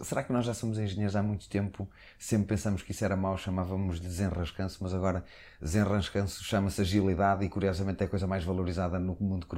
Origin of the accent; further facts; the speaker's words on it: Portugal; sou português